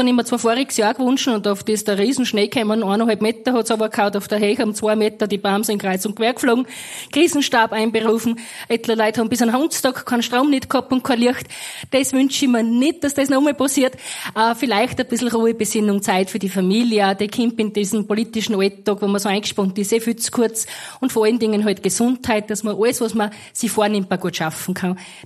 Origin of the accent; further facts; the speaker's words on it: Fischbach, Styria, Austria; dass auch in meiner Heimatgemeinde in Fischbach, da in Falkenstein